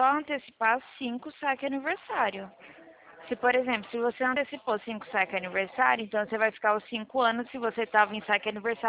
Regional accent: São Paulo, Brazil; Eu sou do estado de São Paulo.

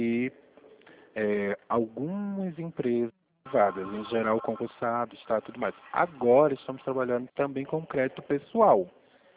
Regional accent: Pernambuco, Brazil; eu sou pernambucano, moro aqui, mas o meu número é de Pernambuco.

